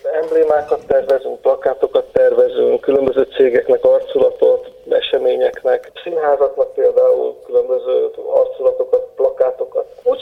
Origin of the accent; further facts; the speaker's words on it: Nagykanizsa, Zala, Hungary; Nekem a szüleim nagykanizsaiak voltak, így én is ugye nagykanizsán éltem, születtem